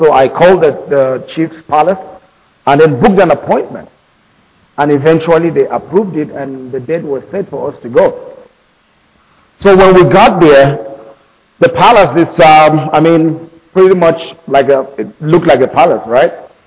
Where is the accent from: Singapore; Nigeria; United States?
Nigeria; Growing up in Nigeria, I know we still operate in the democratic system of government